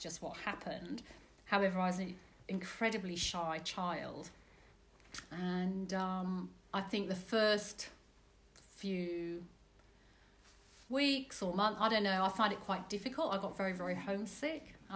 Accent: Muswell Hill, London, United Kingdom; born there; also born or lived in Singapore; Well, I was born in Muswell Hill, which is North London.

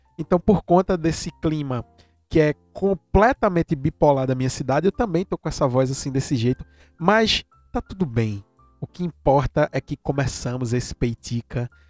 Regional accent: Pernambuco, Brazil; Eu sou de Pernambuco, Globo Esporte PE.

